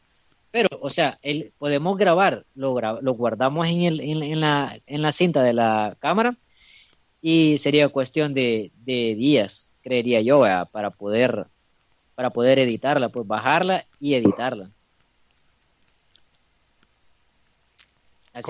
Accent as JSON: {"language": "Spanish", "country": "El Salvador", "said": "Un saludito aquí desde El Salvador, pues. Como ustedes ya lo saben, y más de los que ya somos salvadoreños, pues aquí El Salvador es el pulgarcito de América. Es un país tan chiquito"}